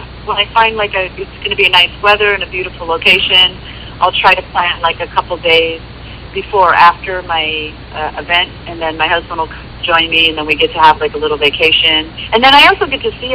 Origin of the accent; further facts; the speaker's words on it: Los Angeles, California, United States; And, of course, my hometown, Los Angeles